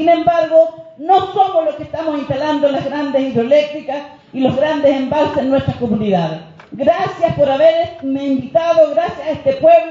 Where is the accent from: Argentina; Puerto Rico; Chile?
Chile; Soy una dirigente campesina de mujeres rurales indígenas, vengo de Chile